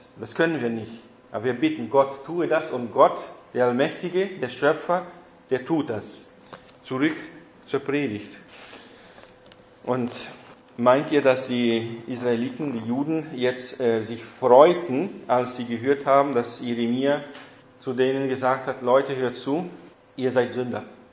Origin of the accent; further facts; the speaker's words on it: South Brazil, Brazil; in diesem Dorf, wo ich aufgewachsen bin, in Brasilien, in Südbrasilien, in einer deutschen Kolonie, dann war es sehr hügelig. Da gab es hohe Berge in allen Richtungen um uns herum.